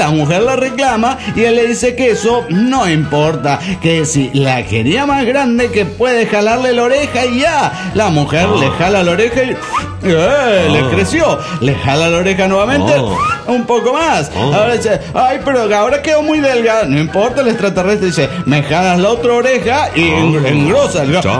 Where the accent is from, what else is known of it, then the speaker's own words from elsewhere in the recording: Cuernavaca, Morelos, Mexico; Soy el macaco de Cuernavaca, Morelos, México.